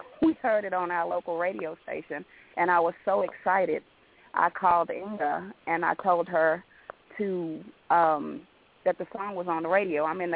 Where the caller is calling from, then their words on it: Florence, Alabama, United States; I'm calling from Florence, Alabama.